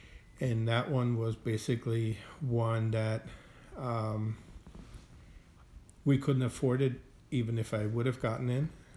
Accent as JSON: {"language": "English", "country": "Austria", "tie": "born or raised there", "moved": "yes", "said": "I've had a lot of happy moments growing up in Austria, surrounded by all of my aunts, uncles, and cousins"}